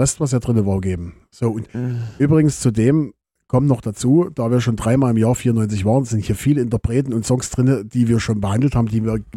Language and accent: German; East Germany, Germany; gerade bei uns in Ostdeutschland, also damals nach der Wende, war das so die schöne, schöne neue Welt.